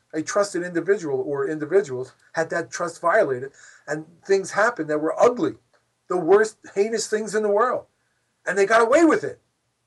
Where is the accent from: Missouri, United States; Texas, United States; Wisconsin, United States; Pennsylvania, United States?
Pennsylvania, United States; Philadelphia; I just read in my hometown of Philadelphia, right?